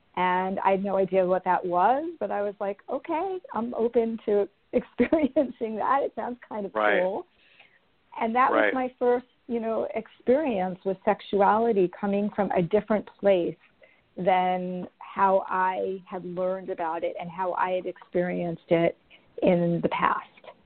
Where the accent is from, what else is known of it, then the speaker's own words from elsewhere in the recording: New York, United States; I grew up in New York and lived on the East Coast most of my life.